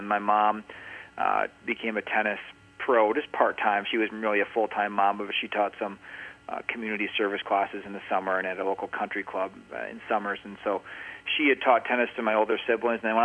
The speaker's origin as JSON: {"language": "English", "region": "Minnesota", "country": "United States", "tie": "born or raised there", "said": "I was born and raised in Minnesota in a place called Lake Minnetonka, which is just west of the Twin Cities in Minneapolis and St. Paul."}